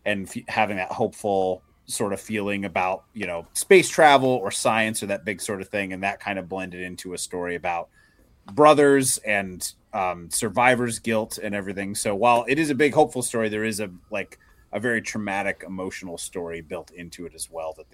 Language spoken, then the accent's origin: English; Michigan, United States; the UFO episode was actually about my hometown.